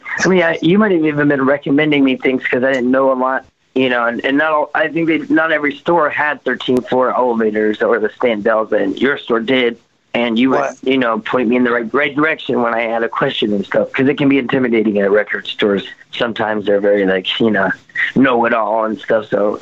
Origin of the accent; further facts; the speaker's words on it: Dunwoody, Georgia, United States; also born or lived in Savannah; Yeah, I grew up mostly in Dunwoody. I think I lived in Savannah for a year when I was like 4, but mostly in Dunwoody, Georgia.